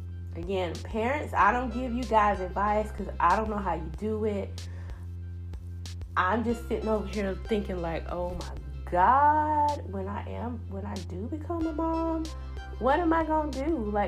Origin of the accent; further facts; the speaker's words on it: the South, United States; accent: southern; I'm pretty sure my southern accent has been all exposed as usual.